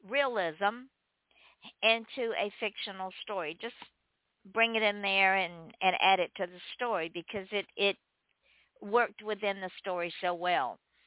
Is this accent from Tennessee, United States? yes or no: no; Commerce, Georgia, United States; I set the book in my hometown in Commerce, Georgia.